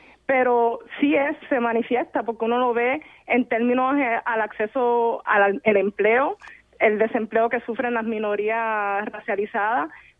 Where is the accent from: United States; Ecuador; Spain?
United States; now in Canada; yo me crié en los Estados Unidos